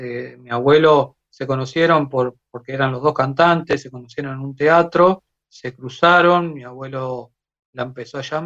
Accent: Uruguay; Yo soy uruguayo, sí. Yo soy uruguayo, mi abuela era argentina

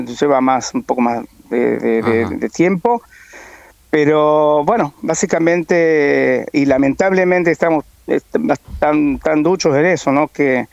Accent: Rosario, Santa Fe, Argentina; moved away as an adult; also born or lived in Villa Regina / General Roca; now in Israel; Yo nací en Río Negro, Villa Regina. Viví en Villa Regina, nací en Roca, en el Alto Valle, y ya de muy chico me llevaron a Rosario, ahí terminé mis estudios y bueno, después viajé a venir para Israel.

